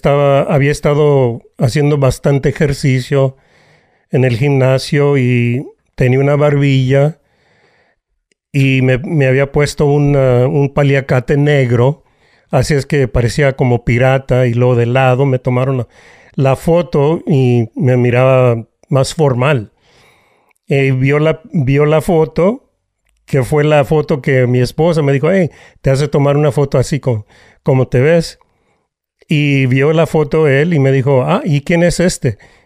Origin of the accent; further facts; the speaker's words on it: Calexico, California, United States; Soy nacido en la frontera. Nací en Calexico. Me crié en los campos de la cosecha. Familia, fuimos campesinos.